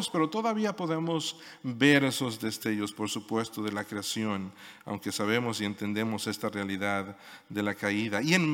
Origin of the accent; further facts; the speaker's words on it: Mexico City, Mexico; moved away as an adult; now in Barcelona, Spain; más o menos mexicano, digo yo, porque sí pasé, nací en la Ciudad de México, pasé los primeros 20 años de mi vida allá, pero pasé los siguientes 30 años de mi vida fuera de mi país y en los últimos 5 acá.